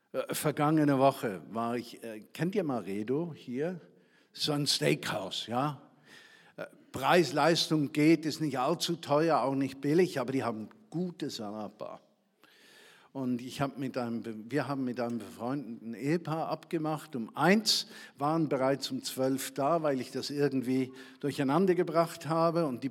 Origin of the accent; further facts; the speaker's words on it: Bern, Switzerland; Als Schweizer, als Berner.